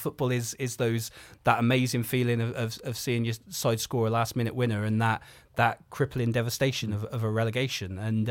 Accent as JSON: {"language": "English", "region": "England", "country": "United Kingdom", "said": "the fact that the band formed in Cardiff, Wales, we're all English, and we're often misrepresented as being Welsh"}